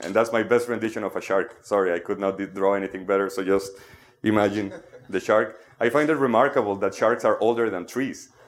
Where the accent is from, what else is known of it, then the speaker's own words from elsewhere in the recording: Mexico; English is a second language; I'm from Mexico, so please don't take it on me. It wasn't my fault.